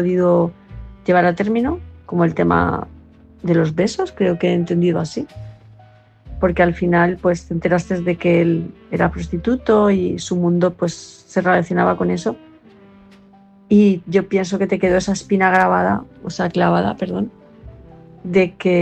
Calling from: Palma de Mallorca, Balearic Islands, Spain; de Palma de Mallorca

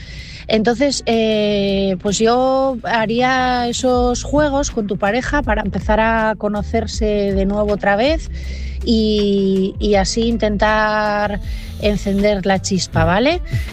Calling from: Asturias, Spain; de Asturias

